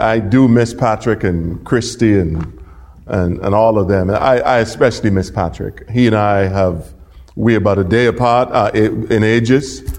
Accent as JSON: {"language": "English", "country": "Bahamas", "said": "we are from the Bahamas, where Queen Elizabeth still has a role to play in the legal and governing affairs of our country."}